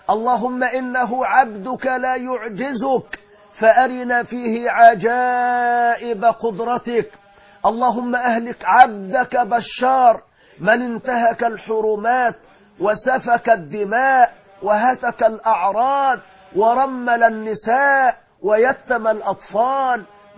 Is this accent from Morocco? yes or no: no; Egypt; في بلادنا مصر